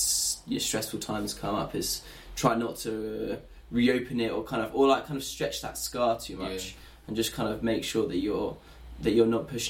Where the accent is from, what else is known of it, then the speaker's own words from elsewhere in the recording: Chertsey, South East England, United Kingdom; born there; also born or lived in France / Surrey; I was born in Chertsey in South London, right on the edge. And then we moved to Guildford. We lived in France for a bit, and then we came back and lived in Woking. And then we went back to France again and came back. And so I've lived in Surrey for a bit.